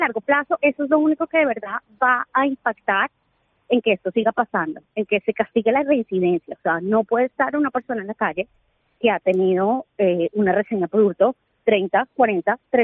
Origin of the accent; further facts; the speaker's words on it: Colombia; yo soy de Colombia